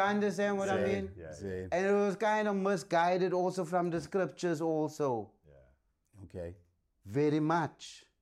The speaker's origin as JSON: {"language": "English", "town": "Cape Town", "region": "Western Cape", "country": "South Africa", "tie": "born or raised there", "said": "We personally, my experience growing up in Mitchells Plain, Cape Town, South Africa, in apartheid was nice."}